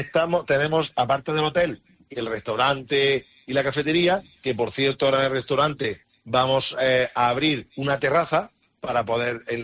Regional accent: Andalusia, Spain; Que a mí, como andaluz que soy, pues me encanta todo eso.

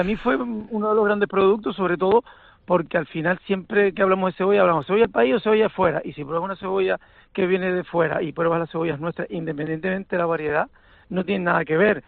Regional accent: Canary Islands, Spain; lo que comemos los canarios

